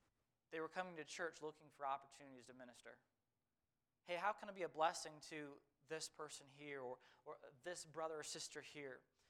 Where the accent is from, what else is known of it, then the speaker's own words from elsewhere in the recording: Washington, United States; Growing up in Washington State, one of the most beautiful things in all the world are apple tree blossoms